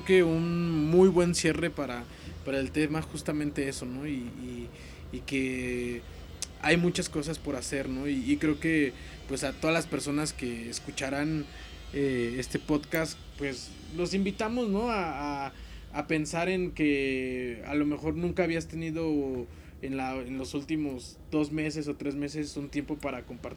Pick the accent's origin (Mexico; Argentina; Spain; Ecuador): Mexico; como México, como mexicanos, muchas veces, ¿no?